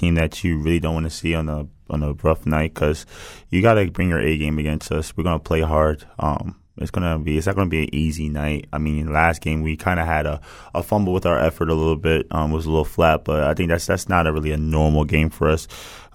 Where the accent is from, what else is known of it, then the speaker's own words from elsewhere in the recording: New Jersey, United States; I'm from New Jersey, so it's not a lot of things over there that's like resembles a rodeo.